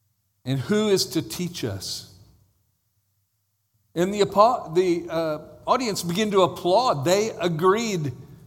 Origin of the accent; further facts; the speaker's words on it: Texas, United States; It was about a bunch of Ivy League educators, which I'm from Texas, so you can imagine my opinion of Ivy League educators.